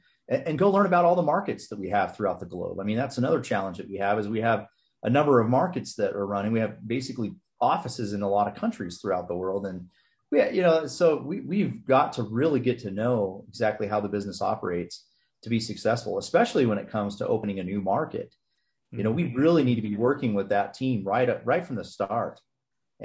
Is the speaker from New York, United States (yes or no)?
no; California, United States; And so I grew up loving Yosemite. I grew up in Southern California. So I love the beach, enjoy the beach, still do.